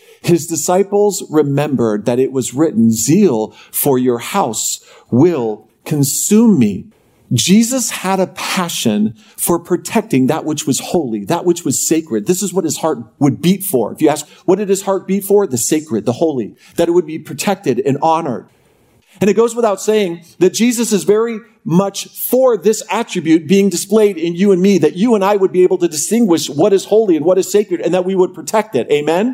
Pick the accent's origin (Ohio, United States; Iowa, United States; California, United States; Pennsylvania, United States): California, United States; I'm from California, and I've been deprogrammed. I am a product of the public schools of California through state university.